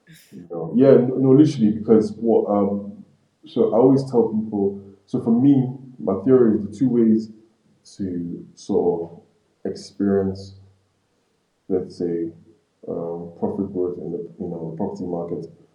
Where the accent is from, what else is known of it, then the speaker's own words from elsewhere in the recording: Nigeria; the fact that I'm from Nigeria.